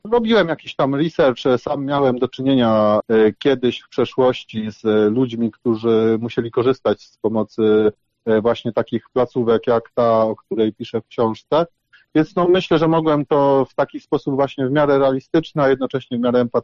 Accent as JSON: {"language": "Polish", "town": "Warsaw", "region": "Masovian Voivodeship", "country": "Poland", "tie": "born or raised there", "said": "Ja się wychowałem na Ochocie i przez pierwsze 12-13 lat życia tam mieszkałem"}